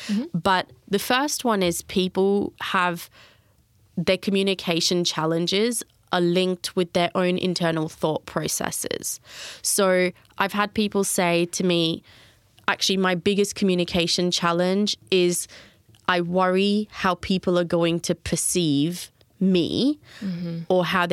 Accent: India; born there; So I was born in India and I lost my dad

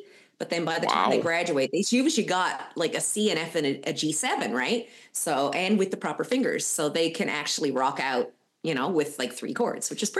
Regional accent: Newfoundland and Labrador, Canada; what I grew up with in Newfoundland with my parents constantly making music with me

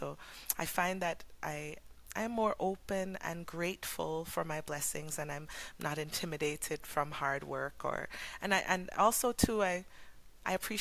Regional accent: Brownstown, Saint Ann, Jamaica; So I grew up in Brownstown, St. Anne. So if anyone has been to Ocho Rios, you can go up into the mountains of Mount Diablo. And that's where I grew up. I grew up in a very, very humble beginnings with my grandmother, who was a school teacher

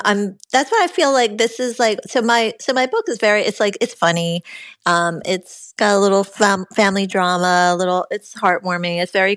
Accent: Ocean City, New Jersey, United States; I just yesterday was in my hometown, Ocean City. And my library in Ocean City is trying to get me to do a talk too.

